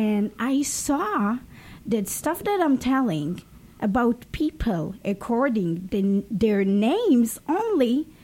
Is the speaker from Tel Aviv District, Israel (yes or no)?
no; Haifa, Haifa District, Israel; English is a second language; So I used to, like, I born and raised in Haifa.